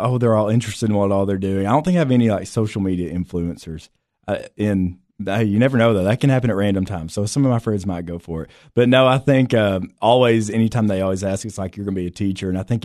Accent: Smithfield, Tennessee, United States; I am from Smithfield, Tennessee, not far from here. So I'm around the area.

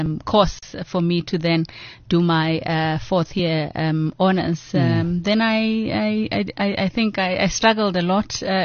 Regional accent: Mthatha, Eastern Cape, South Africa; I come from the Eastern Cape, born and bred in Mthatha.

